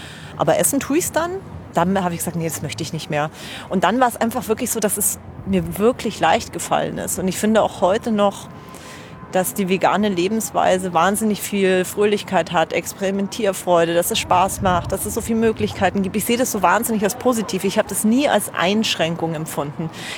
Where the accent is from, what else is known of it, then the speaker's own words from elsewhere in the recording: Bavaria, Germany; also born or lived in Austria; now in Berlin, Germany; Ich lebe in Berlin, ursprünglich bin ich aber aus Bayern. Ich bin in Österreich geboren, in Bayern groß geworden, kam zum Studieren hierher.